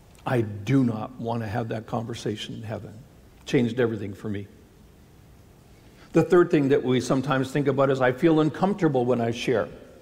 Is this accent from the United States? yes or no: no; Canada; Oh, we're so Canadian.